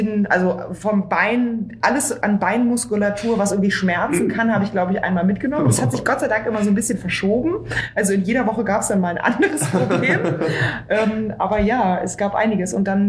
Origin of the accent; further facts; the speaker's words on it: Berlin, Germany; Als Berliner mit einer Berliner Adresse hat man wahrscheinlich schon eher